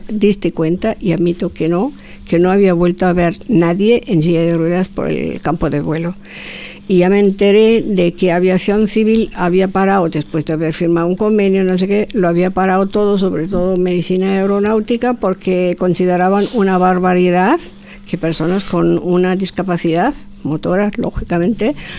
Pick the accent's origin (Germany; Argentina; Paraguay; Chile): Germany; Bavaria; Spanish is a second language; now in Spain; Luego ya me vine a España y solamente podía volar algunas veces cuando estaba de vacaciones en mi tierra y después. Y así, pues la verdad, como luego desplazaron el aeródromo donde volaba a bastante más distancia de Múnich